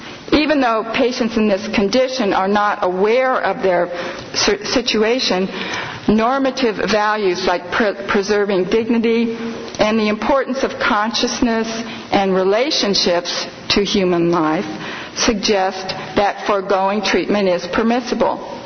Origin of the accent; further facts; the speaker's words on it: Missouri, United States; The Supreme Court of Missouri from my home state in the Cruzan case said